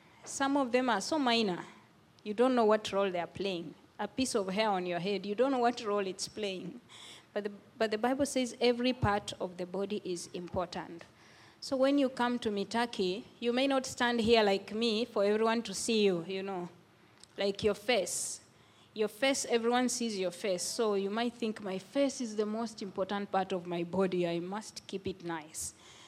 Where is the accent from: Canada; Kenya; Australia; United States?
Kenya; I come from Kenya.